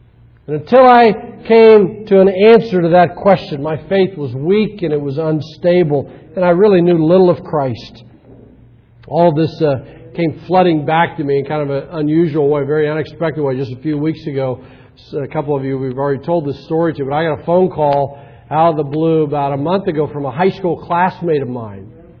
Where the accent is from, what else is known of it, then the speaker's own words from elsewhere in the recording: Carmel, Indiana, United States; I grew up in Carmel down in Indianapolis